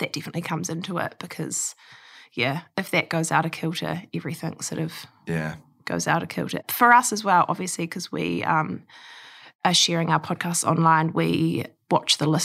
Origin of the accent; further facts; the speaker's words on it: Taranaki, New Zealand; born or raised there; also born or lived in Australia